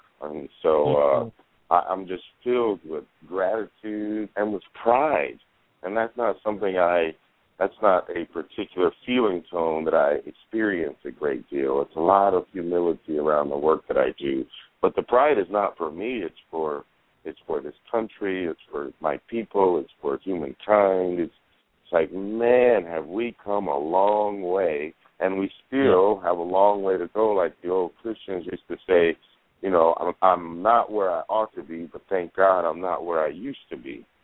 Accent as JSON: {"language": "English", "town": "Compton", "region": "California", "country": "United States", "tie": "born or raised there", "said": "I grew up in Compton, California, during the 70s and 80s"}